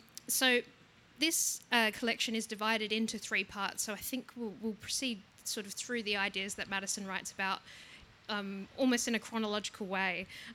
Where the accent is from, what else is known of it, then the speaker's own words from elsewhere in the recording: Adelaide, South Australia, Australia; I'm actually from Adelaide myself